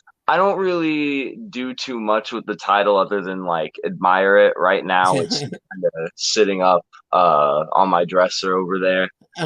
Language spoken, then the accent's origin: English; Illinois, United States; also born or lived in Montreal, Canada; I was born in Montreal, Quebec, Canada. I was there for like 3 years. We moved here when I was three. I guess I did grow up in central Illinois. I've been here since I was 3 years old.